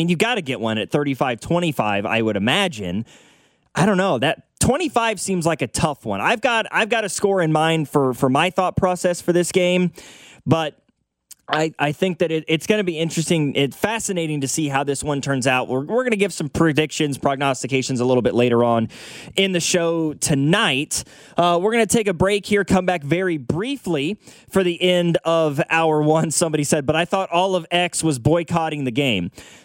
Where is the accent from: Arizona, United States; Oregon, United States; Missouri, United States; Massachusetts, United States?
Missouri, United States; I grew up on the Missouri side, so it was probably vice versa for us, right?